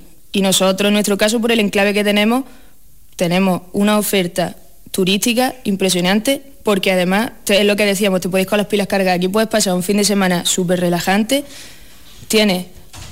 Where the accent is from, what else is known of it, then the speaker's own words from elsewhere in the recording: Andalusia, Spain; cuando alguien me pregunta de dónde eres y tengo que darle un poco la ubicación, es un pueblo al lado de Antequera o al lado de Archidona.